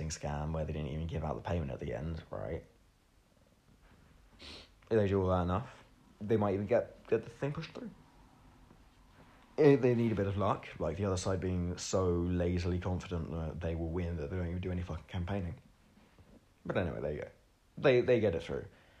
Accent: South East England, United Kingdom; born there; I was born relatively close in Buckinghamshire.

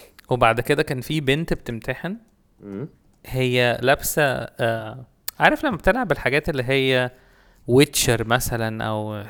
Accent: Egypt; لا احنا اتنين مصريين والثلاثه سودانيين.

